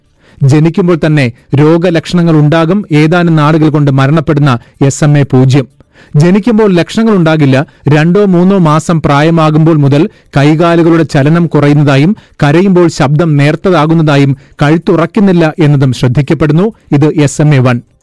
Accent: Kerala, India; അതുകൊണ്ട് തന്നെ ഞാൻ മലയാളിയാണ് എന്ന് പറയുന്നതിൽ എനിക്ക് അഭിമാനവുമുണ്ട്.

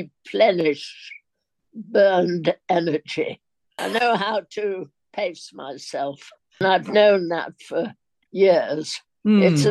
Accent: Birkenhead, North West England, United Kingdom; also born or lived in Higher Tranmere; I was born in Birkenhead and lived in Higher Tranmere

